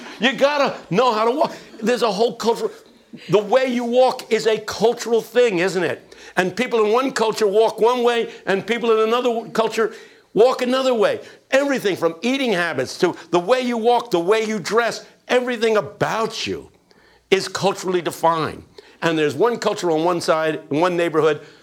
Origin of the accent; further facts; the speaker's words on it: Philadelphia, Pennsylvania, United States; I grew up in West Philadelphia, and I learned how to walk, man.